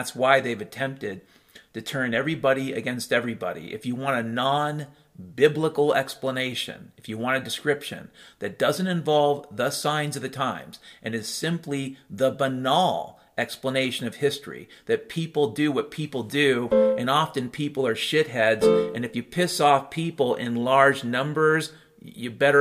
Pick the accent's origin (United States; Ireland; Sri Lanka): Ireland; I'm an Irishman, I can tell you.